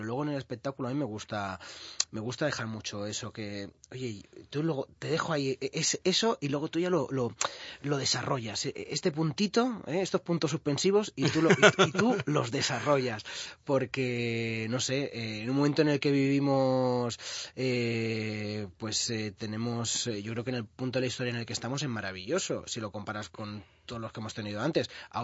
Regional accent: Catalonia, Spain; now in Madrid, Spain; siendo catalán y viviendo en Madrid, sintiéndose, yo sintiéndome muy parte de Cataluña, muy orgulloso de ser catalán y y también muy, muy, muy, muy feliz de formar parte del conjunto de España.

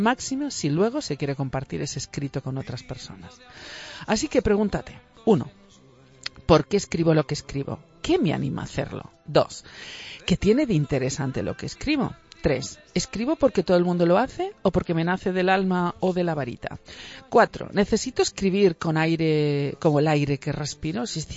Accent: Valencian Community, Spain; como valenciana que soy, a veces parezco gallega.

